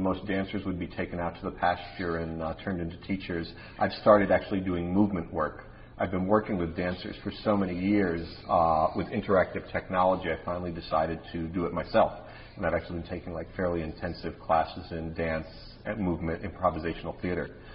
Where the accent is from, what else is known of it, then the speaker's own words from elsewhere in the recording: Waterford, New York, United States; Well, I grew up in Waterford, New York, 30 miles from Bennington.